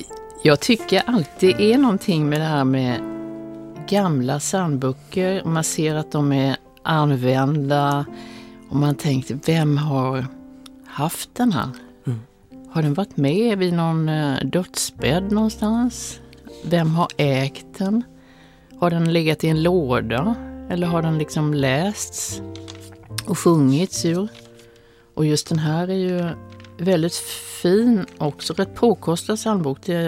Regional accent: Kalmar, Kalmar County, Sweden; där jag kommer ifrån, från Kalmar, om det avslöjas på dialekten då

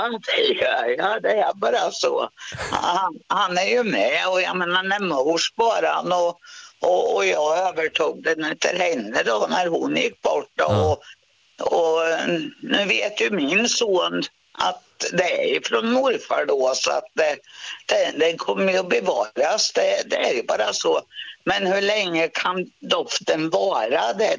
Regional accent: Östergötland, Sweden; Jag är ifrån Tåkern, okay. Omberg.

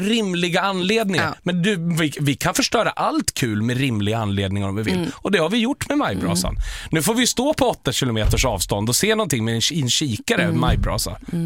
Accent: Uppsala, Uppsala County, Sweden; Ja, jag är från Uppsala, så det är ju vår nationalsång.

